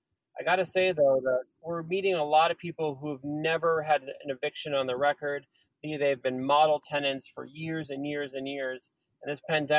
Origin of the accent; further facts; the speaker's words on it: Wisconsin, United States; So I grew up in Wisconsin. I went to high school here. I went to college here, but I grew up in Wisconsin.